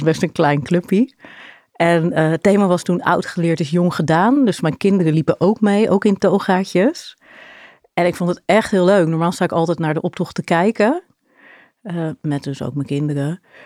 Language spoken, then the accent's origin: Dutch; Delft, South Holland, Netherlands; born there; also born or lived in Maasland / Kwintsheul; ik ben geboren in Delft. En volgens, ik heb er nooit gewoond als kind. Dus wel altijd een beetje in de buurt. Mijn vader werkte aan de Universiteit van Delft. En dus een beetje verschillende plekken gewoon. Sluis, Maasland. Eerst nog zelfs Kwintsheul, Westland. En toen ben ik in Delft gaan studeren.